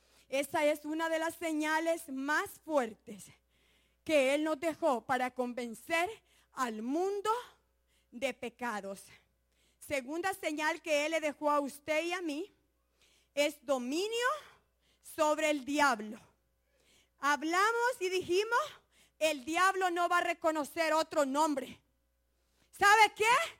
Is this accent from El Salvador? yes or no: yes; El Salvador; moved away; cuando yo vine del Salvador, yo creía en tres dioses